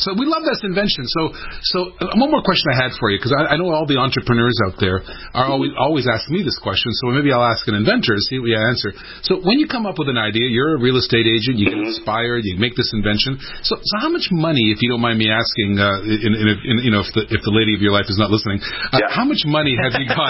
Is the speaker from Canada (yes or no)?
yes; Canada; I know Canadian Tire. I'm from the Great White North. I know Canadian Tire.